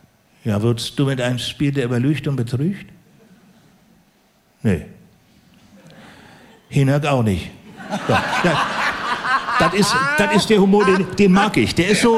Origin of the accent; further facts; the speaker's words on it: Berlin, Germany; ich komme ja aus Berlin, ich bin ja in Berlin aufgewachsen